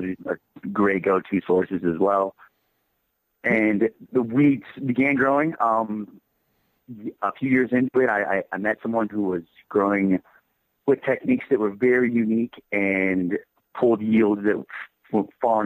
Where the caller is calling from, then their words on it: Denver, Colorado, United States; I'm calling you from Denver, Colorado.